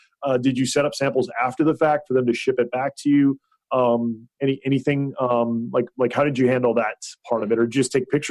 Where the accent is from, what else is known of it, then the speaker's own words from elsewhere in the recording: Hawaii, United States; I grew up in Hawaii. I like love all that kind of, you know, different kinds of food.